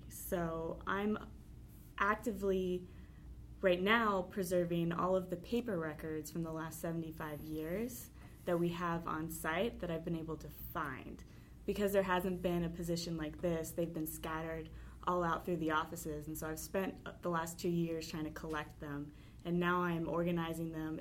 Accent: Houston, Texas, United States; Well, I grew up in Texas, Houston specifically, and I went to the University of Texas as my undergraduate and then again as my graduate.

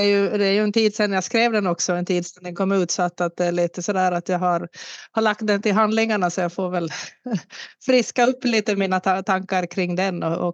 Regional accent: Ostrobothnia, Finland; jag är österbottning. Jag i grund och botten har vistats utomlands också under några år, men kommer tillbaka till rötterna också. Jag bor och lever i Österbotten här

